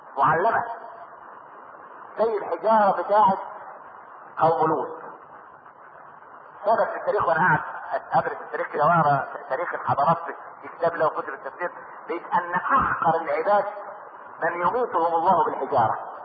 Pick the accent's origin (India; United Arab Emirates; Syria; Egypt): Egypt; احنا ما كناش كمصريين نتقي الله في دولتنا.